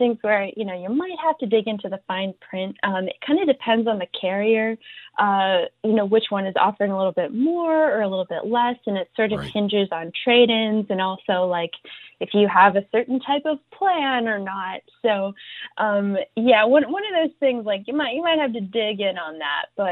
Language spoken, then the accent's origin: English; Tennessee, United States; And I'm originally from Tennessee.